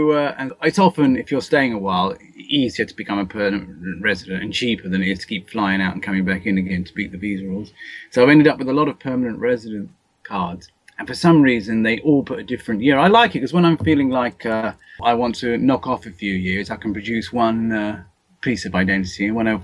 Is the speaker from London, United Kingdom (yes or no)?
yes; London, United Kingdom; No, I was brought up in London